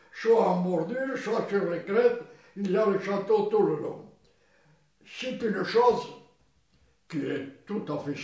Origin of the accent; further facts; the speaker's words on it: France; J'ai pataugé dans la Dordogne dès que j'ai su marcher de chez nous à la Dordogne, il y avait 250 mètres, à peu près.